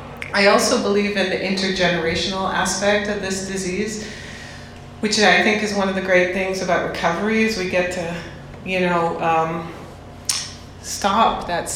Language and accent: English; Montreal, Quebec, Canada; also born or lived in Scotland; we left Scotland early, and I grew up in Canada in Montreal. And so we were an immigrant family and alcoholic family.